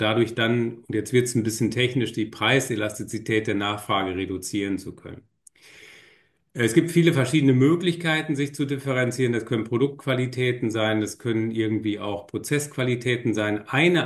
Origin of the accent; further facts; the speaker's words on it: Wettringen, North Rhine-Westphalia, Germany; Das lässt sich nicht vermeiden, wenn man aus dem Münsterland kommt, aus einer kleinen Gemeinde mit 6000 Einwohnern. Wettringen, das ist mein Heimatort.